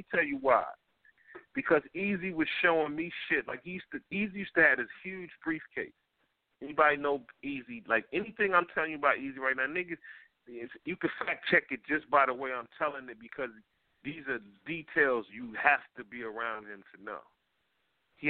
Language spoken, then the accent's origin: English; East Coast, United States; I'm from the East Coast. L.A. was a whole different animal.